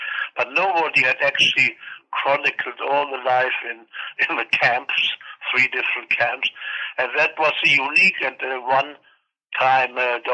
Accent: Berlin, Germany; born or raised there; also born or lived in Stettin / Beuthen

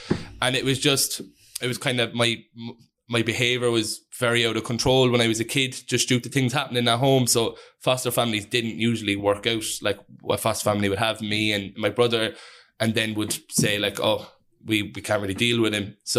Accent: Cork, Munster, Ireland; So I'm from the Glen. I'm born 6th of May 1999, so I'm 22 years of age. I grew up in a house in the Glen in an estate called Mangerton Close.

